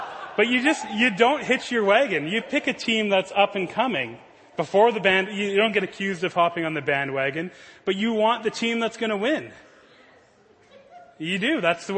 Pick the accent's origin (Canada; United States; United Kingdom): Canada; I'm a Canadian, obviously.